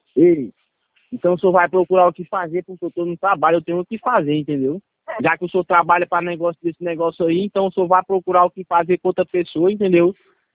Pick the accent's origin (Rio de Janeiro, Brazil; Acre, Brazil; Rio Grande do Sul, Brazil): Acre, Brazil; Rio Branco; E sendo que eu sou de Rio Branco, eu trabalho em Rio Branco, eu não devo nada para São Paulo, não, meu amigo.